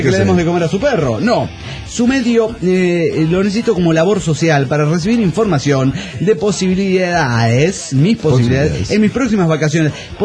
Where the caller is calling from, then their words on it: Guadalajara, Jalisco, Mexico; de Guadalajara, Jalisco y México.